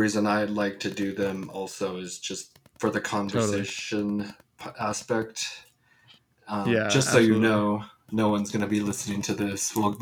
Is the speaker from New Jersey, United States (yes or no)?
no; California, United States; I'm actually from Orange County. I graduated from Marina, or I didn't graduate, but I went to high school in Orange County